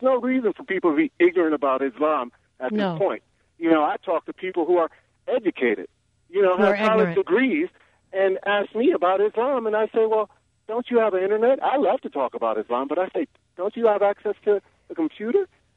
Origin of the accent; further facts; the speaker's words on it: United States; because I'm an American, once again, who served his country.